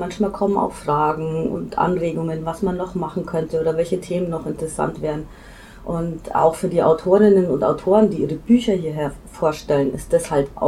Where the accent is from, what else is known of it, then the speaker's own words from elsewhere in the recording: Bavaria, Germany; now in Berlin, Germany; Ich komme aus Bayern und früher kenne ich das aus den Zeiten, wo ich da noch gewohnt habe